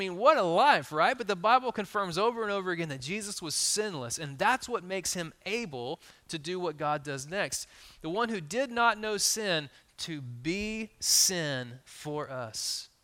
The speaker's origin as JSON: {"language": "English", "region": "Texas", "country": "United States", "said": "I'm a fifth-generation Texan, and only Texans know what generation they are in that state"}